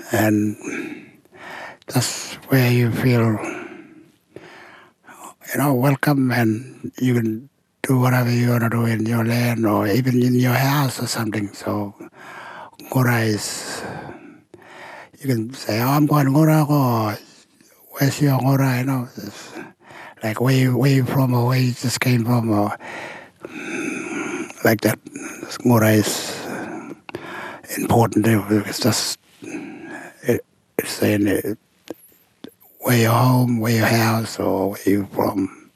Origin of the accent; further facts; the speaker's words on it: Tjuntjuntjara, Western Australia, Australia; I'm from Tuntundera, Western Australia, remote community.